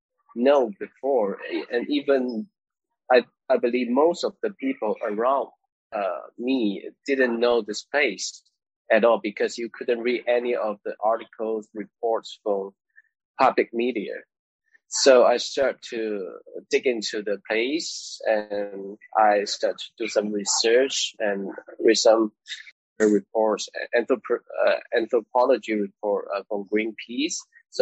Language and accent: English; Shantou, Guangdong, China; English is a second language; I went back to my hometown, Shantou, a small city in Guangdong province.